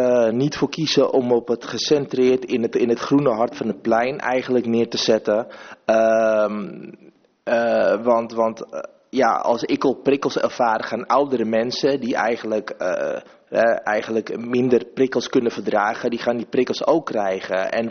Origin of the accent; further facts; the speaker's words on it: Amsterdam, North Holland, Netherlands; Ja, ik ben een Amsterdammer